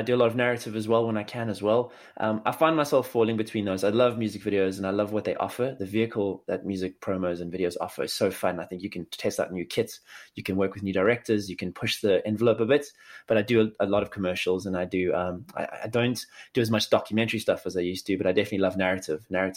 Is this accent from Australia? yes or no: no; Johannesburg, Gauteng, South Africa; born there; I was born in Johannesburg